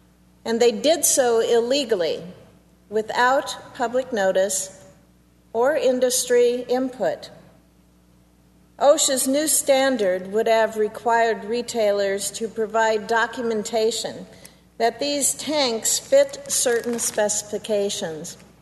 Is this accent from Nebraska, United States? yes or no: yes; Nebraska, United States; For example, in my home state of Nebraska